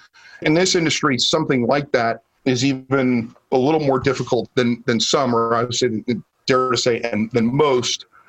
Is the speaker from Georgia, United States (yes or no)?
no; New Jersey, United States; Like I said, I grew up outside New York City in New Jersey